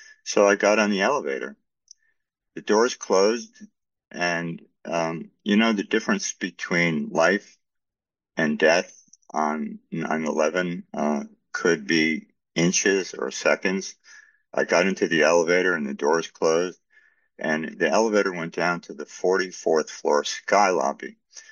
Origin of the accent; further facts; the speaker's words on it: New York, United States; You know, I'm a New Yorker, and you hear something like that.